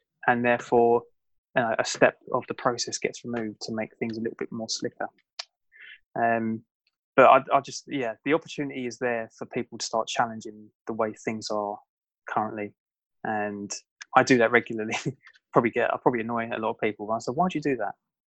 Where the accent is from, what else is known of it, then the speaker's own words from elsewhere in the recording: United Kingdom; Maybe a little bit embarrassed as a Brit.